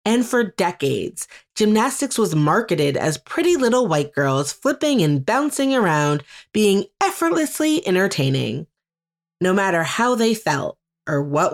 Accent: Beaumont, Texas, United States; born there; her hometown of Houston, which is just 45 minutes from where I was born in Beaumont, Texas

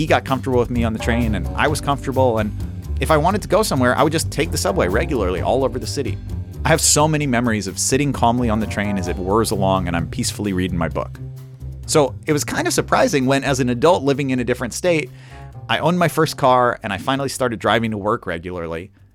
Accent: New York City, New York, United States; I grew up in New York City, and so one of the big differences between my childhood and friends who grew up in other places is how little time I spent in cars.

